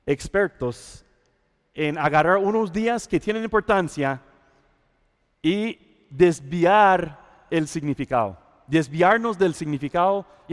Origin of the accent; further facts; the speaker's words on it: United States; Esta época del año, si yo estuviera en mi país, ¿verdad? Si yo estuviera en los Estados Unidos